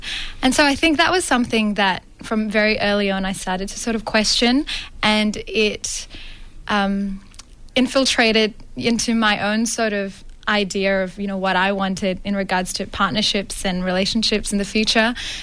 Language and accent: English; Malaysia; moved away as an adult; now in Melbourne, Australia; I'm from Malaysia, by the way. So I came to Melbourne to train as an actor.